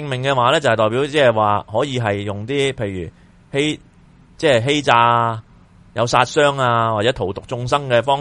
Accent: China; 如果我哋中國人咧，去再學一種咁嘅

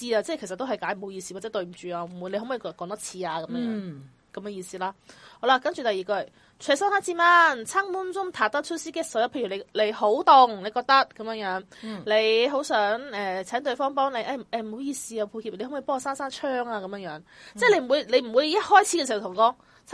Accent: Hong Kong; 即系我哋香港人咧就可能唔系好习惯，无啦啦俾人问你几贵庚咁样。

